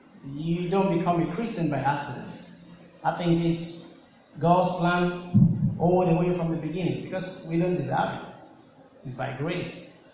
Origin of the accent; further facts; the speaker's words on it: Nigeria; I am not English, I'm not British, I'm a Nigerian. Why am I here?